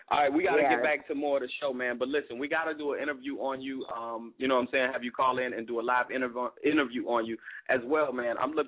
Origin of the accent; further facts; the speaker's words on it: Miami, Florida, United States; From Florida? What part of Florida, brother? I'm from Miami.